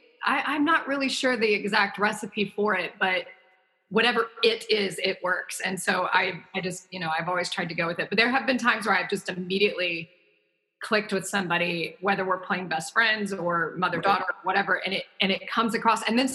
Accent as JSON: {"language": "English", "region": "the South", "country": "United States", "tie": "born or raised there", "said": "But back then, especially me growing up in the South, that was not a thing."}